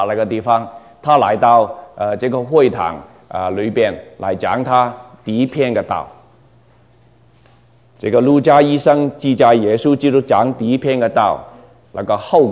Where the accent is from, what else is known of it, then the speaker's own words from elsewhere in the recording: Hong Kong; 我是从香港来，我是香港长大